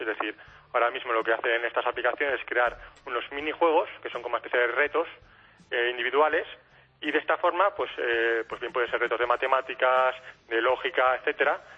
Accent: Vitoria, Basque Country, Spain; Somos de Vitoria.

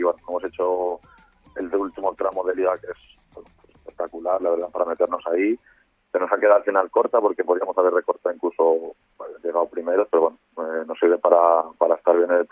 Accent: Salamanca, Castile and León, Spain; como soy de Salamanca

